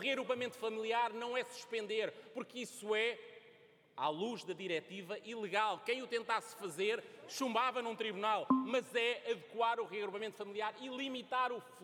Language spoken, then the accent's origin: Portuguese; Portugal; portugueses é uma história que nos orgulha enquanto portugueses.